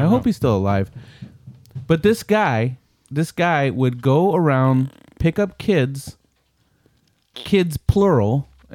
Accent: Puerto Rico; accent: Puerto Rican; I'm taking over the world with my Puerto Rican accent.

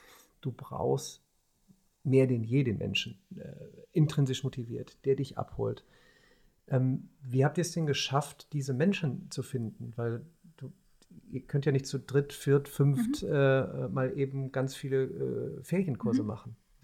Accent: Remscheid, North Rhine-Westphalia, Germany; Ich schiele jetzt mal auf meine Heimatstadt Remscheid.

